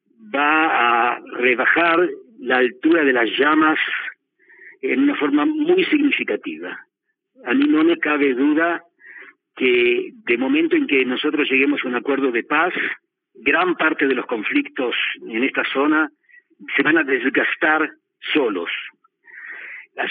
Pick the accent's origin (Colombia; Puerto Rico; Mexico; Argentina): Argentina; now in Israel; Yo, como israelí y como argentino, quiero aprovechar esta oportunidad para pedirle a Latinoamérica que se involucre más